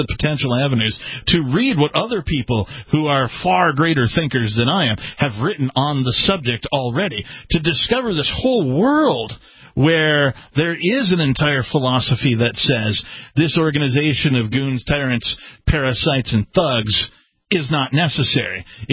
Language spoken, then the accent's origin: English; Wisconsin, United States; also born or lived in Seattle; now in New Hampshire, United States; I grew up in Wisconsin originally, and then I went out to Seattle, right, after some time after sort of wandering the earth.